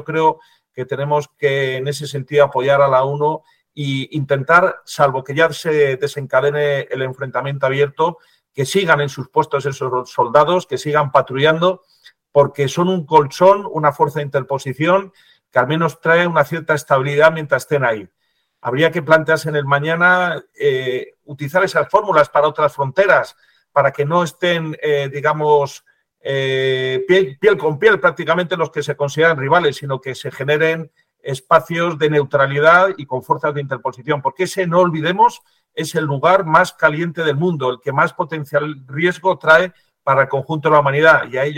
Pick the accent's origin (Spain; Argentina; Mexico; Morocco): Spain; A mí, como español y patriota, siempre pongo como ejemplo lo que nos hicieron en la cuestión de Cuba